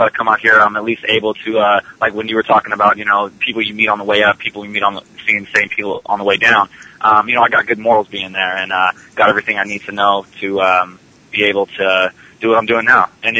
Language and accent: English; Evansville, Indiana, United States; I actually grew up in Indiana. So I'm the farthest one away in the group.